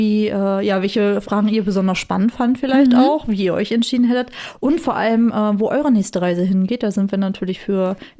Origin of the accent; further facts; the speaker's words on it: East Germany, Germany; Aber ich bin halt auch im Osten groß geworden